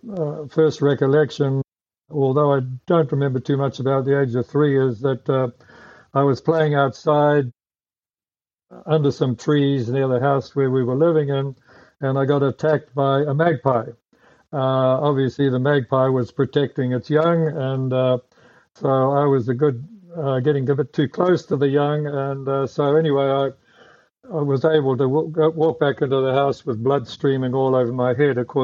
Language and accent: English; Carterton, Wellington, New Zealand; born there; I never grew up in Carterton. I just happened to be born there. That was the nearest hospital where my mother could go to and get attended to for my birth.